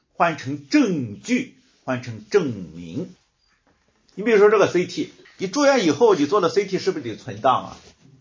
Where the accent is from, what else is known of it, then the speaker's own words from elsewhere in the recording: China; 那外邦人包括我们中国人，我们中国人是什么呢？是犯了道德主义的假冒伪善。